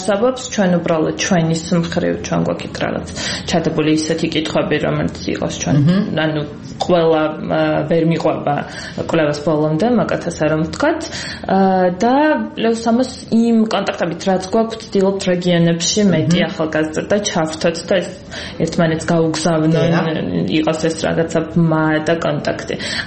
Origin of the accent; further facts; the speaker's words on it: Zugdidi, Samegrelo-Zemo Svaneti, Georgia; სადაც მე თვითონ ზუგდიდელი ვარ